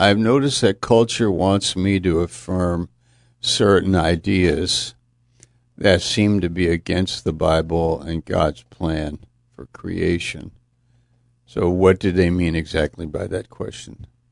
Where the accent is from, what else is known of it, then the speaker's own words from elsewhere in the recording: United States; I'm an American. I'm protected in the First Amendment regarding my freedom to exercise my religion.